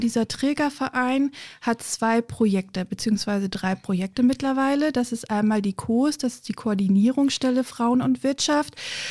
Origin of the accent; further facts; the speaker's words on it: Bassum, Lower Saxony, Germany; born there; Ich bin geboren im Landkreis Diepholz, also gleich um die Ecke in Bassum. Bin dann zum Studieren nach Greifswald, Bremen, Wien und Vechta gegangen und habe in der Schulzeit noch ein Jahr in den USA verbracht.